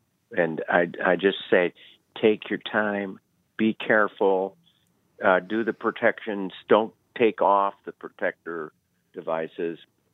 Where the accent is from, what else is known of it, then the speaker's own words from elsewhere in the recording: Deschutes, Oregon, United States; I was a city guy. I grew up in Deschutes. It's not a city. It's a small town.